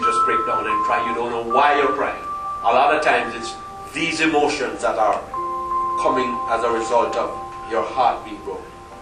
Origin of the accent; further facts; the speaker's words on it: United Kingdom; We say Isaiah. We are British.